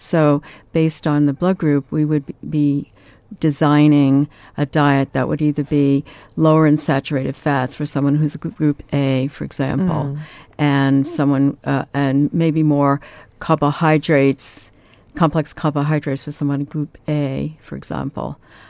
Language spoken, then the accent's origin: English; New York, United States; My latest place is Arizona, where my grown children live, and I'm originally from New York.